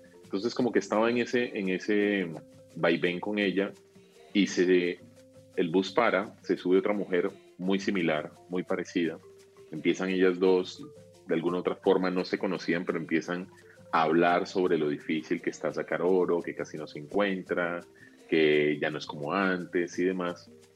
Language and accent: Spanish; Pacific region, Colombia; Y me fui al Pacífico colombiano, de donde soy oriundo